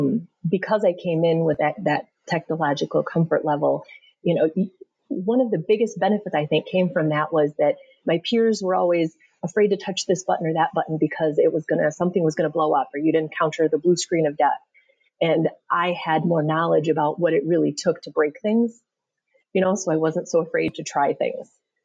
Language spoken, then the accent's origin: English; Michigan, United States; So I grew up here in Michigan. If you're generous, you could call it the very northernmost suburbs of Detroit. It was really a small country town here in Michigan.